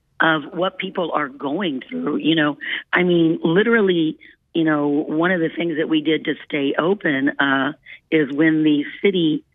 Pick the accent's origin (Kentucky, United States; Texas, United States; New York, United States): Kentucky, United States; You know, I'm from Kentucky, and when you go back to Kentucky and you see somebody 65